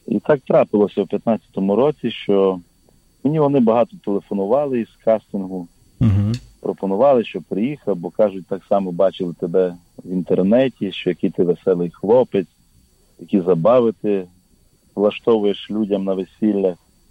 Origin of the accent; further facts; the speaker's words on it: Boroniavo, Zakarpattia Oblast, Ukraine; Але спочатку все почалося в моєму рідному селі. Це Хустський район Закарпатської області, село Бороняво.